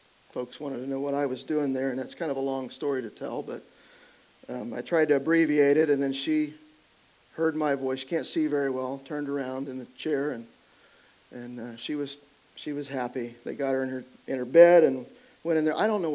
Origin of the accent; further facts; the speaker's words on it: Modesto, California, United States; Modesto. I said, that's my hometown.